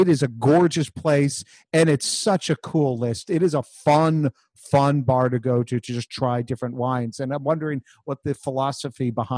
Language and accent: English; Toronto, Ontario, Canada; my French is horrible because I'm from Toronto